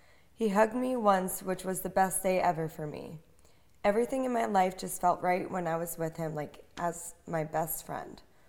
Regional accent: New York, United States; from New York.

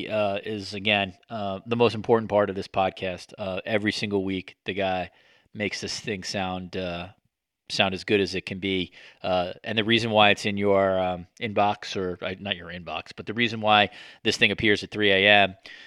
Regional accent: New York, United States; You know, the other thing too about the like sort of growing up around New York and being into sports is it's so different.

